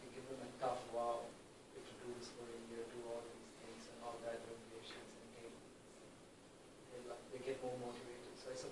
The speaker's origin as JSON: {"language": "English", "region": "Kerala", "country": "India"}